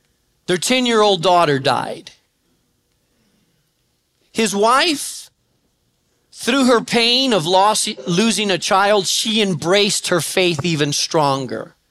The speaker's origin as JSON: {"language": "English", "country": "Spain", "tie": "born or raised there", "said": "I grew up in Spain."}